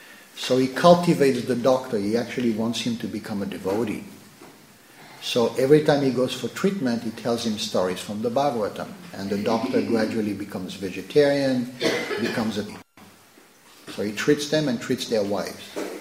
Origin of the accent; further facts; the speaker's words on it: Melbourne, Victoria, Australia; in my hometown Melbourne Mahaprabhu Mandir.